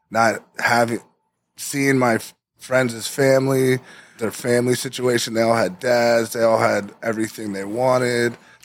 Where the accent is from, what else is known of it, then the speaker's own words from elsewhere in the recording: Scottsdale, Arizona, United States; Yeah, Scottsdale, Arizona, 1987. Raised by a single mom, 5 kids, no high school diploma.